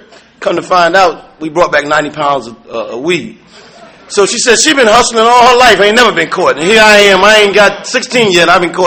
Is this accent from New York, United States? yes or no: yes; New York, United States; also born or lived in New Jersey; I grew up in New York and New Jersey. I grew up to an addictive family.